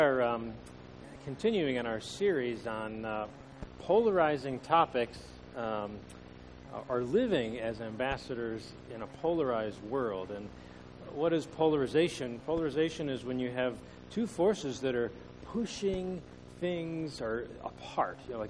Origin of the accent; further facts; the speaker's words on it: East Coast, United States; So I grew up in an Italian family. I grew up on the East Coast, and one of the things I noticed is I transferred to college, to Purdue University in 1986.